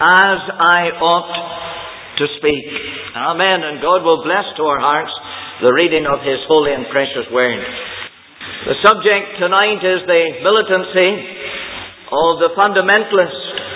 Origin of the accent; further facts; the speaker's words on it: Northern Ireland, United Kingdom; born there; now in Scotland; Although I'm pastoring in the land of Scotland, I'm an Ulsterman by birth, and I'm proud of it.